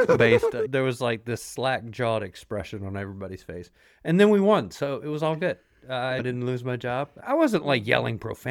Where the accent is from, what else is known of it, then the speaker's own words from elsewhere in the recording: North Carolina, United States; And growing up on Tobacco Road, I care about basketball far more than I've ever cared about football